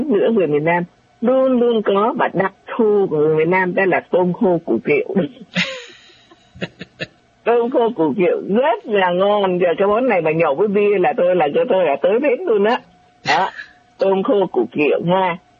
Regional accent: Ho Chi Minh City, Vietnam; accent: Northern Vietnamese; là gái Sài Gòn, rõ ràng như vậy. Nếu mà nói là người miền nào thì mình là người Sài Gòn, tại vì sinh ra và lớn lên tại Sài Gòn, thành ra là nói tiếng Bắc nhưng mà đều sinh ra và lớn lên tại Sài Gòn

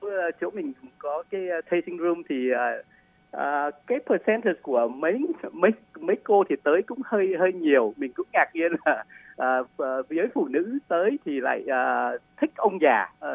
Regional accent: South Vietnam, Vietnam; born there; moved away; Nhưng mà mình bố mẹ thì di cư năm 1954 đó, vô miền Nam thì mình sinh đẻ ở miền Nam.

